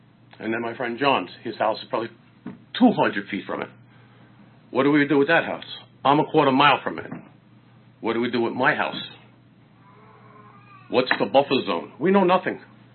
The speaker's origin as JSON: {"language": "English", "town": "Staten Island", "region": "New York", "country": "United States", "said": "I come from Staten Island, okay, and it's not a good thing."}